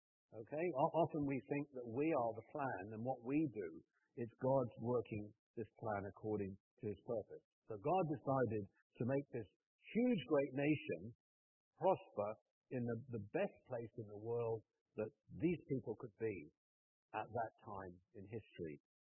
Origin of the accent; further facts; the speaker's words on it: England, United Kingdom; now in Osaka, Japan; I'm from England, as you know, and people are here all over the world.